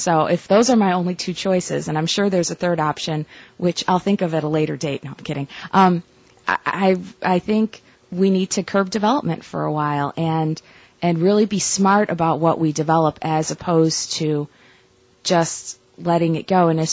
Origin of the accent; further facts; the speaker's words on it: Chicago, Illinois, United States; I'm from Chicago, where we do have some of those to connect people to the lakefront.